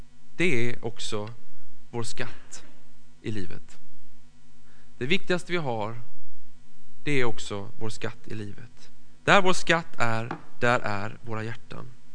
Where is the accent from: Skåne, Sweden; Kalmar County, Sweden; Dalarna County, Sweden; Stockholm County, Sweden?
Kalmar County, Sweden; Virserum; now in Gothenburg, Sweden; Jag är född i Småland, i Lilla Virserum, och känner mig många gånger som en smålänning, bara i positiv bemärkelse, för det finns inget annat. Men jag har i år bott lika länge i Göteborg som jag bodde i Virserum